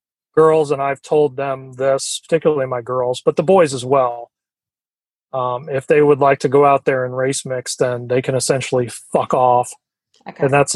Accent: New York, United States; And I'm originally from New York. So it was kind of ironic the way that worked out.

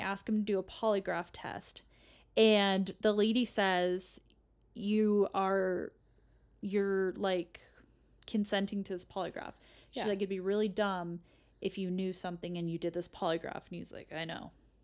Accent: Colorado, United States; we're from Colorado, so we see more of that stuff.

